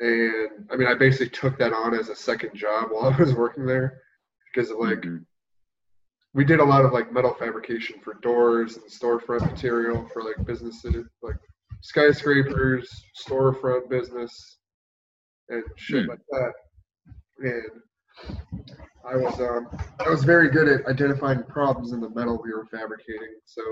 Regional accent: Las Vegas, Nevada, United States; Yep. I'm still surprised now that the Raiders are moving to my hometown.

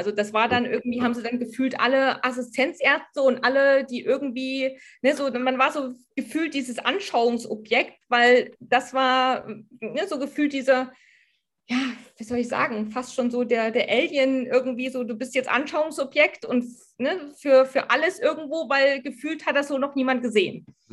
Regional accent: East Germany, Germany; ich bin halt in der DDR groß geworden, da war das alles noch ein bisschen heikler.

